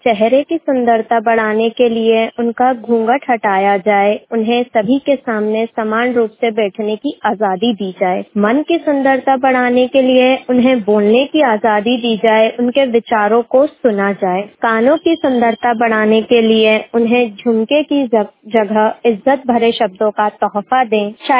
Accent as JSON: {"language": "Hindi", "town": "Indore", "region": "Madhya Pradesh", "country": "India", "said": "मैं इंदौर मध्य प्रदेश से हूँ"}